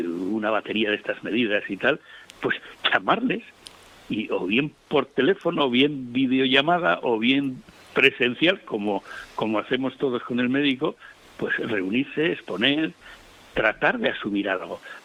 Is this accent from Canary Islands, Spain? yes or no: yes; Canary Islands, Spain; si alguien pues está muy al corriente del asunto de los saharauis, pues somos los canarios, ¿no?